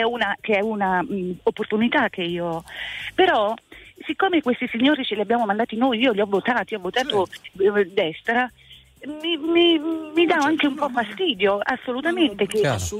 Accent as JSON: {"language": "Italian", "town": "Forlì", "region": "Emilia-Romagna", "country": "Italy", "said": "Sono di Forlì"}